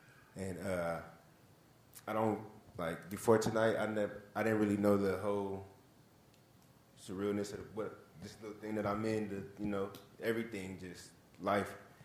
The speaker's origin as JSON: {"language": "English", "town": "Richmond", "country": "United States", "tie": "born or raised there", "said": "my whole life growing up in Richmond"}